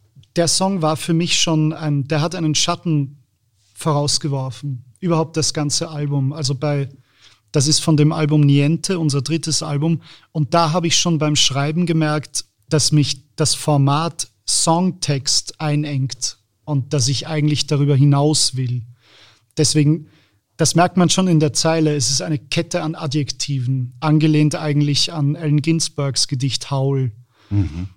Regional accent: Vienna, Austria; accent: Viennese; Also in der Schule galt ich als Deutscher. In Deutschland war ich der Wiener.

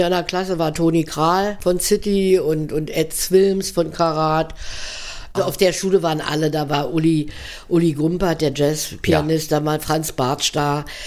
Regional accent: Berlin, Germany; wir haben ja in Steglitz gewohnt, also ich bin eigentlich Wessi sozusagen, ja. Wir haben in Steglitz gewohnt

